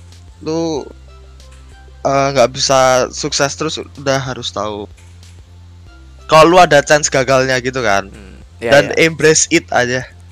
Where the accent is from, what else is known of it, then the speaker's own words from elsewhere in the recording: Semarang, Central Java, Indonesia; now in Jakarta, Indonesia; asal gue asal gua dari Semarang.